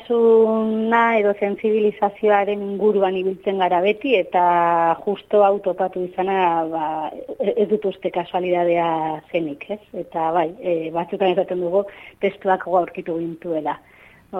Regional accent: Tafalla, Navarre, Spain; ni berez jatorriz Tafallakoa naiz Tarrabian bizi naiz

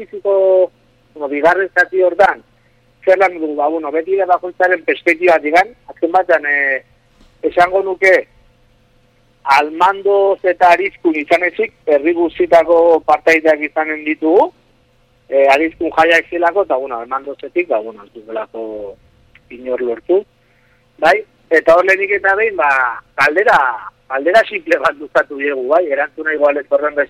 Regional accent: Irun, Basque Country, Spain; Bai, bai, ja, gani irundarra naiz

